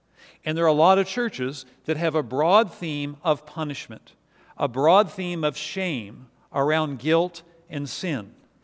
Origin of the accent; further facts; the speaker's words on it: Virginia, United States; I grew up near the Shenandoah River. I've been going to the Shenandoah River literally my entire life at different times.